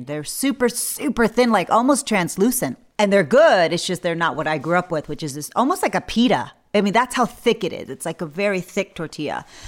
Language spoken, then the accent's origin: English; Texas, United States; Well, you know, I grew up in South Texas, which is near the border for Mexico.